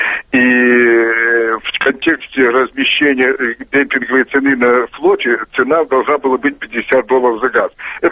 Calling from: Moscow, Russia; из Москвы.

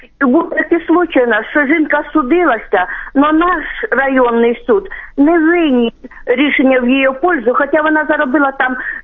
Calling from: Dzhankoi, Crimea, Ukraine; Я із Кримагород Жанкой.

